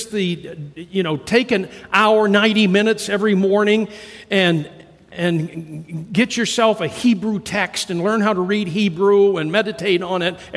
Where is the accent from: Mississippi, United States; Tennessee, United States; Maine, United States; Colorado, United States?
Maine, United States; I'm a Roosty County boy, and I was raised picking taters and working in the tater fields growing up in Roosty County.